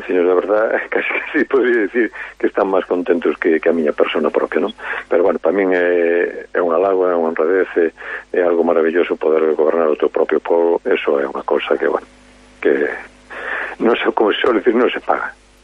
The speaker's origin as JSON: {"language": "Galician", "town": "Mondoñedo", "region": "Galicia", "country": "Spain", "tie": "born or raised there", "said": "conozco todos os veciños porque nacín en Mondoñedo, criei-me en Mondoñedo"}